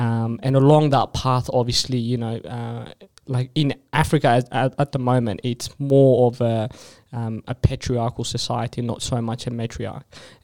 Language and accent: English; Perth, Western Australia, Australia; also born or lived in Sudan; I'm Ethiopian, but then I was born in Sudan and I grew up in Perth.